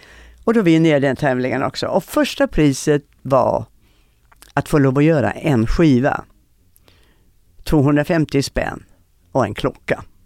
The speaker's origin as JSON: {"language": "Swedish", "town": "Landskrona", "region": "Skåne", "country": "Sweden", "tie": "born or raised there", "lives_now": "Stockholm, Sweden", "said": "Liten småstad. Underbar stad att växa upp i."}